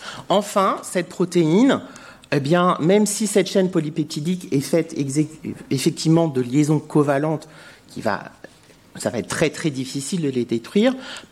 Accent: Le Mans, Pays de la Loire, France; moi, je viens du Mans, et le Mans, c'est situé dans la Milk Valley.

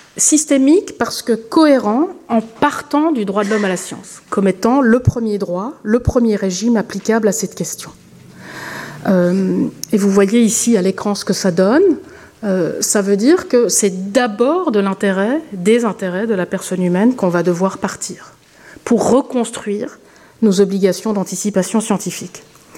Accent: Switzerland; Je parle en tant que Suissesse, véritablement, de débattre au Parlement

